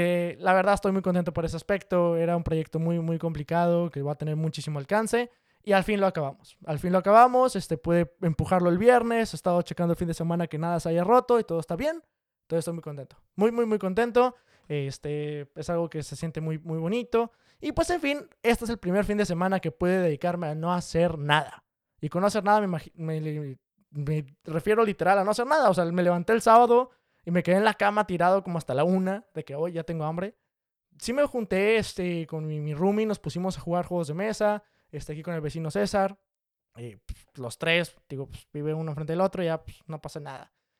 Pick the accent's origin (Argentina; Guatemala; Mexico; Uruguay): Mexico; Monterrey, Nuevo León; Yo nací en Monterrey, crecí en Monterrey. Toda mi vida tenía el sol conmigo, ¿sí?